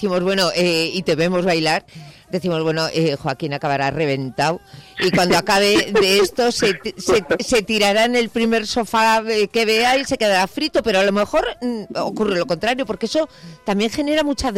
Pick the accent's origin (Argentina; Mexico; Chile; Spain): Spain; un poquito de vergüenza como española